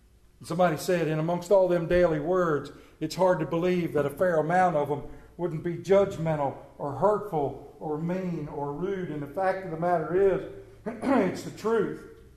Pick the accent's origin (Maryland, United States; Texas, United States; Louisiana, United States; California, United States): Maryland, United States; accent: Central Maryland; And they had a lot of fun with me over there because of my Central Maryland accent.